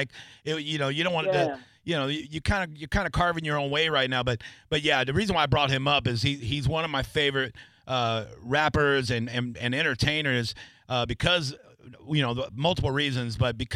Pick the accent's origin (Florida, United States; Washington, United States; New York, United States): Florida, United States; Tampa; As somebody that's born and raised in Tampa, I'm very, very, I'm into my scene